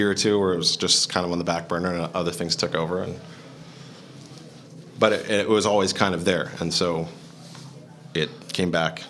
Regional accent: Wisconsin, United States; also born or lived in Great Barrington, United States; I was born in Massachusetts, Great Barrington. And then I moved when I was about, two or three to Wisconsin. And I lived in Wisconsin in several towns.

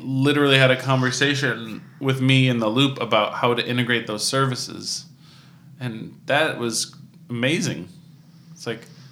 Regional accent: Ohio, United States; Yeah, I guess I'm from Ohio, and it's not that close, but close enough.

